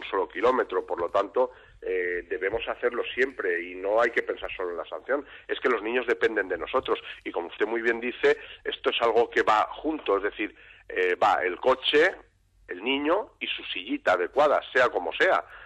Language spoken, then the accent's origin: Spanish; Catalonia, Spain; now in Alicante, Spain; Yo, de hecho, soy catalán, no estoy en Barcelona habitualmente, estoy por Madrid, vivo en Alicante.